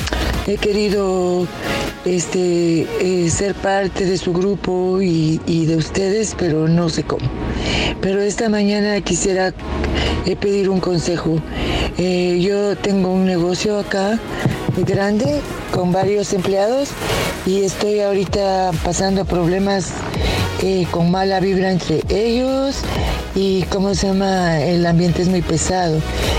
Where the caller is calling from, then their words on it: Guatemala; de Guatemala.